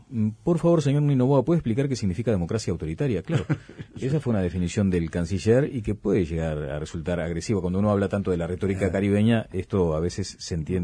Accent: Uruguay; now in Brazil; Soy un uruguaya que vivo, y además trato de traducir, vive en Brasil

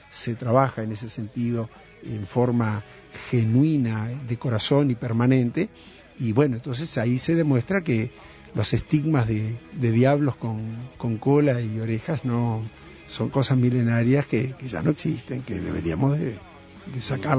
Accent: Uruguay; un tema de democracia, de valores humanos como uruguayos

